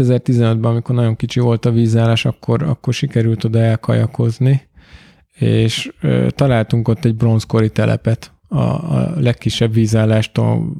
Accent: Göd, Pest, Hungary; Hát nekem a Gödi-sziget a szívem csücskát, mert ott nőttem föl, meg most is ott lakok, de csak télen, amikor nincs ott senki.

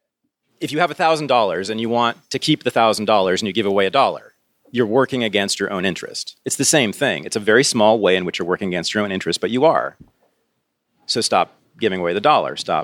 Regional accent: United States; because I'm an American. I was born here, even though I have all these critiques of it.

